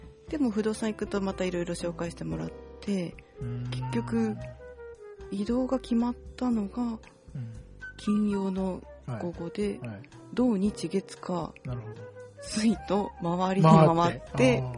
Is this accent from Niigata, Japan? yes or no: yes; Nagaoka, Niigata, Japan; で私の出身の長岡市とか